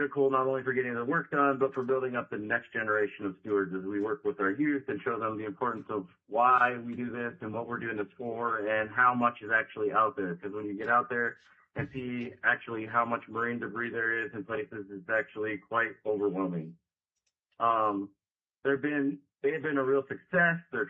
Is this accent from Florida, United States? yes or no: no; Craig, Alaska, United States; now in Sitka, United States; I'm the director of the Indigenous Stewardship Programs, as you heard. I was born and raised in Craig, and I live in Sitka and Yakutat. At Sitka for the school year and Yakutat in the summer.